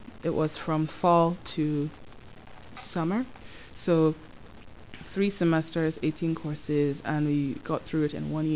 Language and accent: English; Nigeria; now in Canada; I'm from Nigeria, and I've been in PEI for over 7 years now.